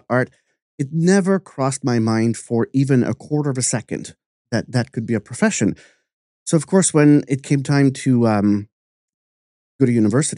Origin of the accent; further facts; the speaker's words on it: Canada; now in Provincetown, United States; And I'm also born and raised Canadian, but I'm also an American citizen.